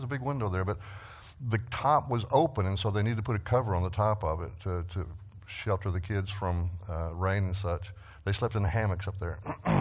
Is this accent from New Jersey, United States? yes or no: no; Texas, United States; I'm from Texas, so you have to pay attention to me when I talk, because I don't always speak clearly and enunciate well.